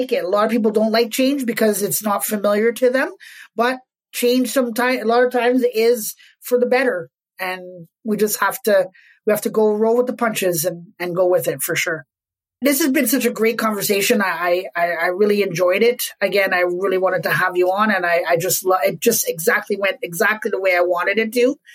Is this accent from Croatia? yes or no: no; Quebec, Canada; I'm from Quebec, so I speak French and English.